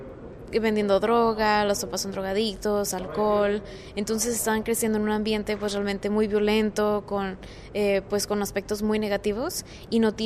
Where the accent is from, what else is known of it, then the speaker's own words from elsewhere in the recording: Tampico, Tamaulipas, Mexico; born there; now in Aguascalientes, Mexico; Nací en Tampico, Tamaulipas, y ahorita me fui a vivir a la ciudad de Aguascalientes. Tengo 20 años